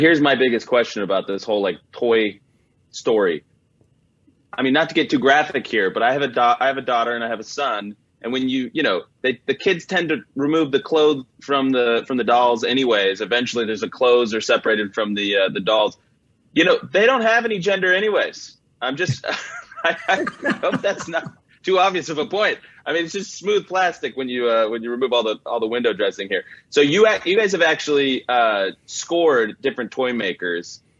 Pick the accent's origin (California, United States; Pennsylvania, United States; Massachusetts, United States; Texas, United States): California, United States; I can give you a reaction as a Californian.